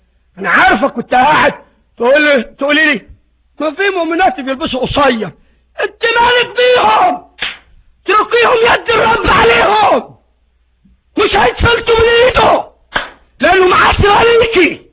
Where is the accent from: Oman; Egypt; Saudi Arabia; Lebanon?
Egypt; يا احنا عندنا في مصر بنسميه امير الوعاظ